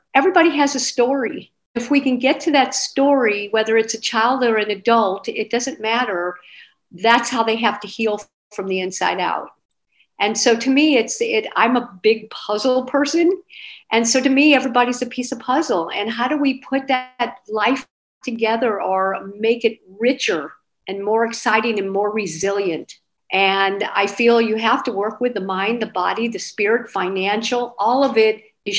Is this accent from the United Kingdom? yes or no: no; St. Louis, Missouri, United States; She's been ever, and we're both from St. Louis.